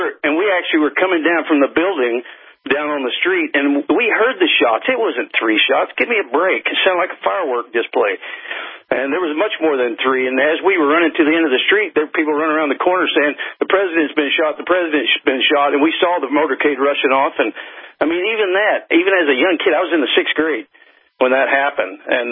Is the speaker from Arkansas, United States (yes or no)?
no; Dallas, Texas, United States; I'm from your old stomping ground. I'm originally from Dallas, Texas. Grew up in the heart of Oak Cliff.